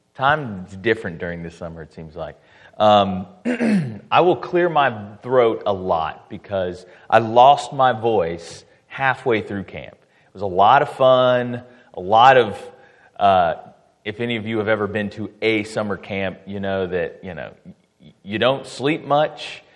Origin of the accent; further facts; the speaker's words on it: Memphis, Tennessee, United States; also born or lived in Bermuda; now in Murfreesboro, United States; I am from Bermuda. I don't have a cool accent, though. I only lived there for a short time. I spent most of my life in Memphis, Tennessee. That's where I grew up. And my journeys brought me here to Murfreesboro, where I met my wife